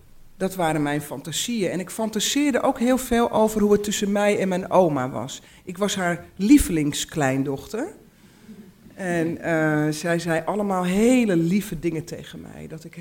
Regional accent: Uithoorn, North Holland, Netherlands; also born or lived in Amsterdam; Daarna ben ik naar Amsterdam-Noord gegaan. En toen mijn ouders gingen scheiden, ik was ongeveer een jaar of vijf, is mijn moeder met mij en mijn jongere zusje en mijn oudere broer verhuisd naar Uithoren, waar haar ouders

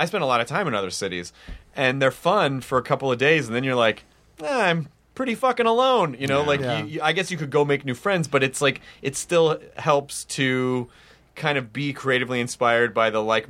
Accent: Memphis, Tennessee, United States; also born or lived in Jonesboro, Arkansas; Oh shit, I'm from Memphis.

